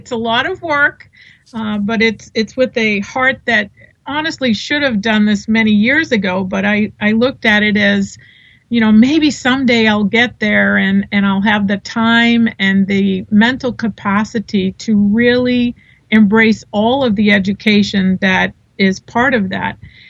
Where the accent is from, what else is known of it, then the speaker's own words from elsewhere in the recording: Boston, Massachusetts, United States; I grew up in Boston. You can probably hear the accent.